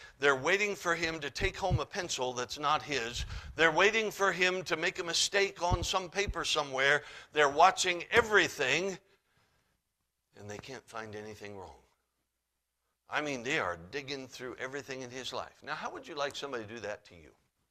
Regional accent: Alaska, United States; I'm from Alaska, spent all my life in Alaska. There at our home church in Fairbanks, Alaska

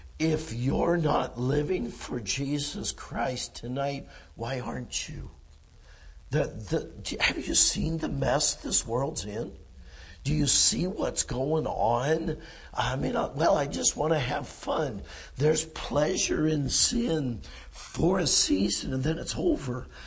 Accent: California, United States; I mean, back in my hometown in California there, my dad was the principal of the school, and he was there many, many years.

